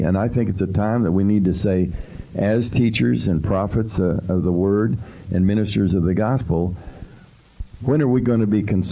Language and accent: English; Durango, Colorado, United States; born there